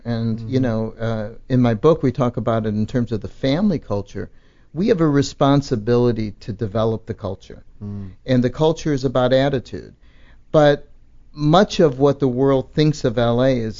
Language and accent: English; Chicago, Illinois, United States; I'm originally from Chicago.